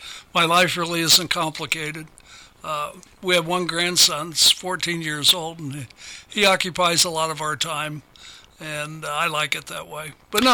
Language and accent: English; Prospect, Ohio, United States; also born or lived in Nitro, West Virginia; I was born in Nitro, West Virginia, on 34th Street in my aunt and uncle's house. I guess that's how they did it back then. And I believe we came to Ohio when I was maybe 6-7 years old, and I've been in Prospect ever since.